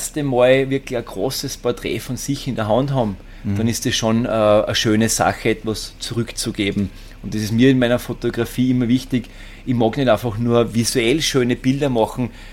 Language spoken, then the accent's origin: German; Austria; das, was bei uns in Österreich ja genauso die Wünsche sind für die nächste Generation.